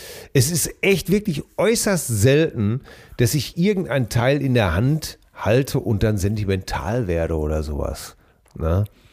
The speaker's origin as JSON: {"language": "German", "town": "Hamm", "region": "North Rhine-Westphalia", "country": "Germany", "said": "Bei uns in Hamm gibt es auch einen Spezialausdruck, der heißt Jaust."}